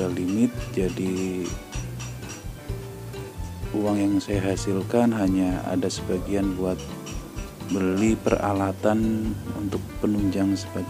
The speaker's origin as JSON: {"language": "Indonesian", "town": "Banyumas", "region": "Central Java", "country": "Indonesia", "tie": "born or raised there", "lives_now": "Bekasi, Indonesia", "said": "perjalanan saya dari Bekasi ke Banyumas ke kampung halaman"}